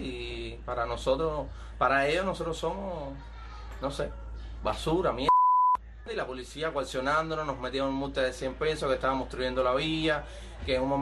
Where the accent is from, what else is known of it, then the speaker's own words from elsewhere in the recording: Cuba; nosotros, como gente normal, como ciudadanos cubanos